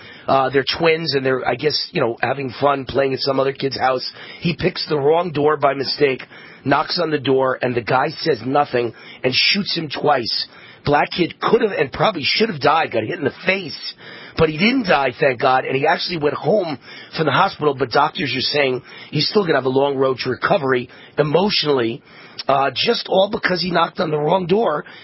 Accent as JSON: {"language": "English", "town": "Mount Vernon", "region": "New York", "country": "United States", "tie": "born or raised there", "said": "Remember, I grew up in Mount Vernon, New York, a majority black town, lived in a neighborhood surrounded by an all-black neighborhood"}